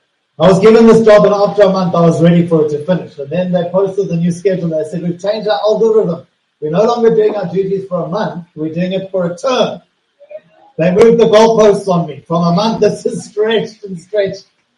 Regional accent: Southport, KwaZulu-Natal, South Africa; year after school, I came from Southport to Burger and for Bible school, for a year of Bible school.

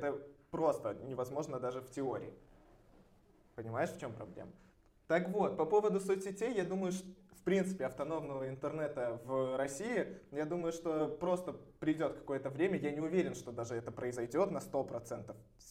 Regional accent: Belarus; А мы белорусы.

